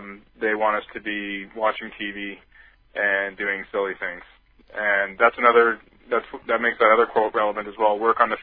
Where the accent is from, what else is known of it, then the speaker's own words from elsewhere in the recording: Canada; I mean, I'm personally Canadian.